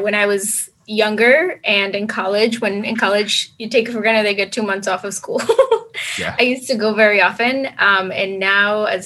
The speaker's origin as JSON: {"language": "English", "country": "Colombia", "tie": "born or raised there", "said": "I grew up there in Colombia with tons of cousins and family."}